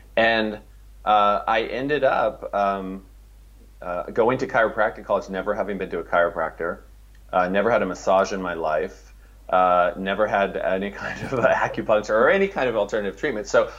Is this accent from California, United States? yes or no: yes; California, United States; I grew up in California, she grew up on Long Island.